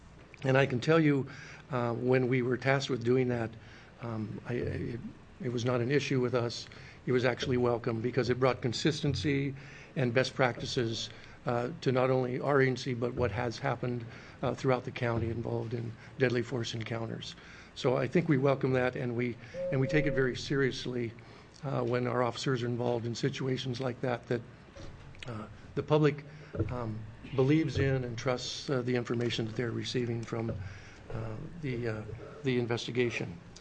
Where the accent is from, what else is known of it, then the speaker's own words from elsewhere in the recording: Salem, Oregon, United States; I can tell you, I grew up in Salem. I've worked here for 35 years.